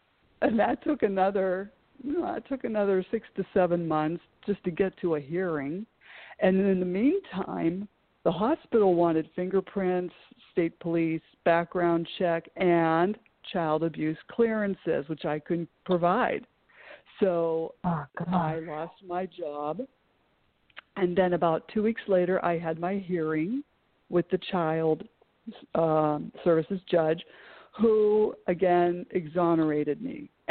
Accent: Pennsylvania, United States; Pennsylvania? I'm from Pennsylvania.

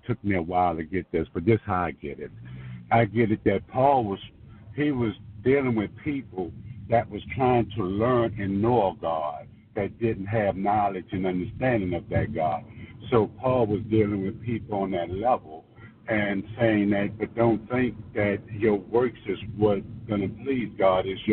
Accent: New Orleans, Louisiana, United States; I'm from New Orleans, and I do a little ministering.

